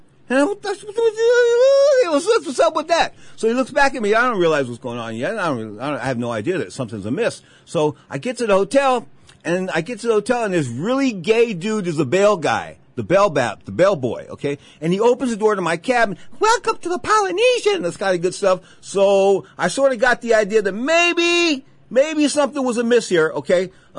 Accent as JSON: {"language": "English", "town": "San Francisco", "region": "California", "country": "United States", "said": "So when they find out I'm from San Francisco, when the hotel guy that's checking me in finds out I'm from San Francisco, he starts like fluttering."}